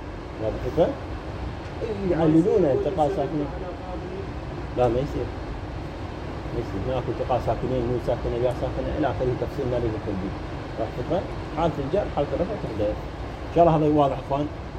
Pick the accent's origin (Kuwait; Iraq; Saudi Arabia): Iraq; عندنا في العراق